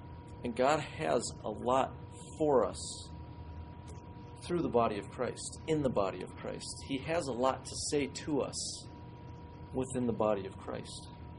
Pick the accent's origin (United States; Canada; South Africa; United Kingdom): United States; Whitefish Bay, Wisconsin; I've never been able to do that since growing up in Whitefish Bay.